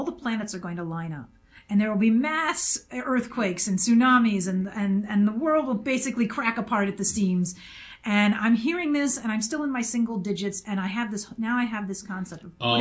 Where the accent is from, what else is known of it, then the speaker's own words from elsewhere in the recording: Maryland, United States; No, this is Maryland. I grew up in Maryland.